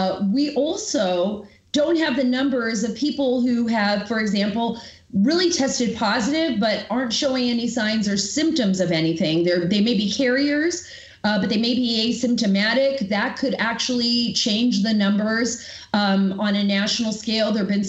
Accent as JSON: {"language": "English", "region": "California", "country": "United States", "said": "I'm originally from California."}